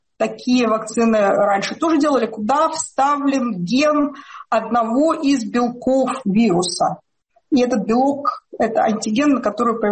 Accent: United Kingdom; я как человек из Британии

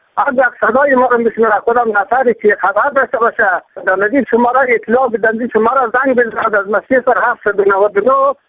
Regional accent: Kishim, Badakhshan, Afghanistan; از کشم بدخشان هستم

